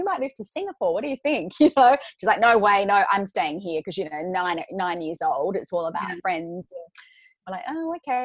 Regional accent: New Zealand; also born or lived in Sydney, Australia; Well, it, obviously James British and I'm from New Zealand, but that was our home together, and also family, you know.

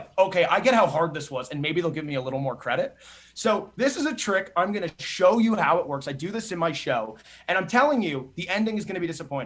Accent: New Jersey, United States; because I've listened for so long, like my whole childhood. I grew up in New Jersey.

